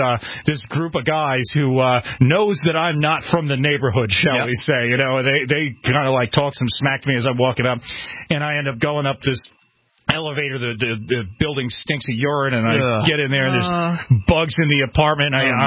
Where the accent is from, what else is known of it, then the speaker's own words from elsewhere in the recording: New York, United States; You would go to, a New York chat room. I'm from New York, obviously. And so, they had New York or Long Island chat rooms.